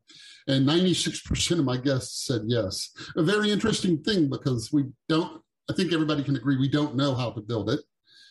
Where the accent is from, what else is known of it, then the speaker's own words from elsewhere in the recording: Texas, United States; now in West Coast, United States; I'm from Texas, and I moved to the West Coast because it seemed like that was where, it seemed like technology was kind of the thing of the moment, and I wanted to be involved in it.